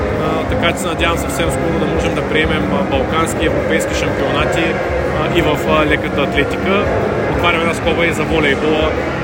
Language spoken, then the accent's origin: Bulgarian; Burgas, Burgas Province, Bulgaria; Това е мое мнение, като бургазлия кореняк.